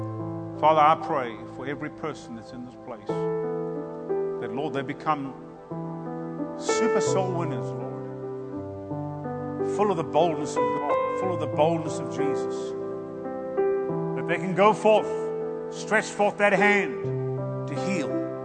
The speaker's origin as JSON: {"language": "English", "country": "South Africa", "tie": "born or raised there", "lives_now": "United States", "said": "because I'm from Africa. Tell them there's this albino African here. Tell them that he talks funny. And you've got to come see this guy. Just, you know, we had a pastor back in South Africa, one of our pastors when we were growing up"}